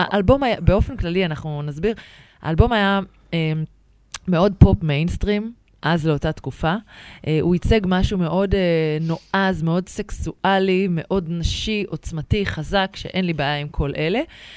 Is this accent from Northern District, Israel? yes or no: no; Rehovot, Central District, Israel; אני מגיעה מרחובות.